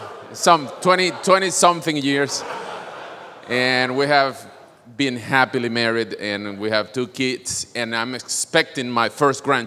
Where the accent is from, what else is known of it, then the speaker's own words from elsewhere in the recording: Venezuela; now in Washington, United States; I'm from Venezuela for good reasons.